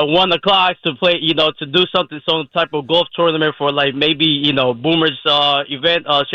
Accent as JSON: {"language": "English", "town": "Sayville", "region": "New York", "country": "United States", "said": "I mean, like, he's from Sayville. I'm from Sayville."}